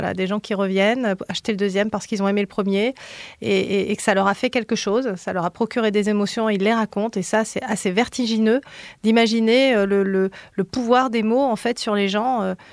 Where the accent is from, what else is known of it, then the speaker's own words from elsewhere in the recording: Lyon, Auvergne-Rhône-Alpes, France; born there; donc moi je suis née à Lyon, à Gerland, donc ça collait bien.